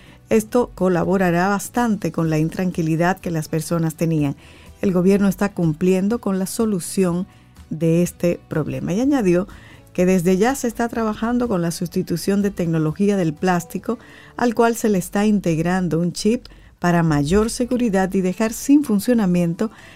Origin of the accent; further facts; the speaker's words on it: Cibao, Dominican Republic; Pues los cibaeños, nada más. Yo soy cibaeño.